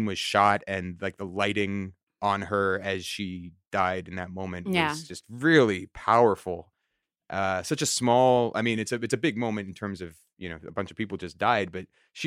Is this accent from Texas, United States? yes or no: no; New York, United States; as a New Yorker who was here on and after 9/11